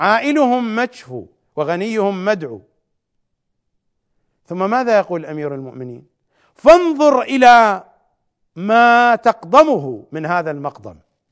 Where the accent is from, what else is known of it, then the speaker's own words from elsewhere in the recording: Iraq; accent: Iraqi; كما نقول بلهجتنا العراقية باكر